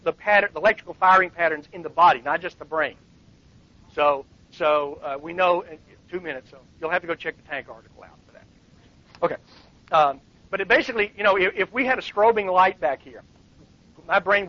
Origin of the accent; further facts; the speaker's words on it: the South, United States; and I grew up in the South, so I'd never seen a team of sled dogs